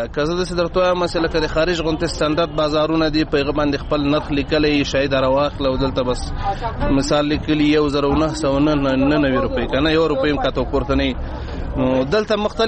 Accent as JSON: {"language": "Pashto", "region": "Logar", "country": "Afghanistan", "said": "زه د لوګر ولایت اوسیدونکی یم"}